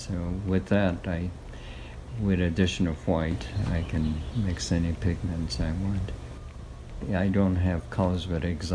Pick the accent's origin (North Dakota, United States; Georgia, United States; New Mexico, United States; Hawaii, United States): Hawaii, United States; Kona; Well, like all of us growing up in Kona, you know, everybody picked coffee in the summer.